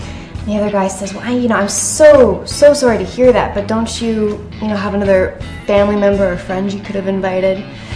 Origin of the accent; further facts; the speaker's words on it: Canada; I have a funny joke for you, being Canadian